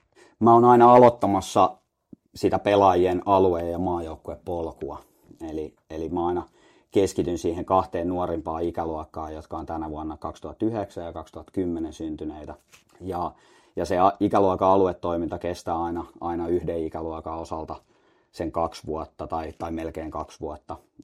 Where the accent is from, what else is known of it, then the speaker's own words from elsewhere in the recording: Espoo, Uusimaa, Finland; takaisin tänne etelään, mistä mä oon kotoisin, että Espoosta lähtöisin